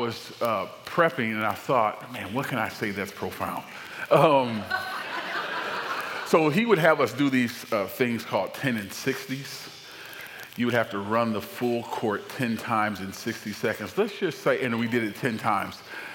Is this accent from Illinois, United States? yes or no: yes; Joliet, Illinois, United States; I'm from Joliet, as Dean said.